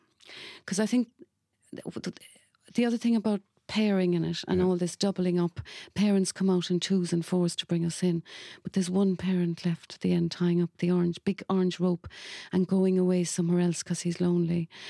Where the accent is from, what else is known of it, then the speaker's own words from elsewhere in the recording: Cork, Munster, Ireland; accent: Cork; And I think Belfast is so infused into this story as well, which I had to... merger with my Cork accent.